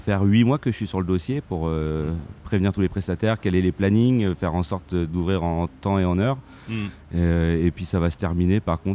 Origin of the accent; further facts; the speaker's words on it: Caen, Normandy, France; J'ai des clients à Caen, parce que je suis de Caen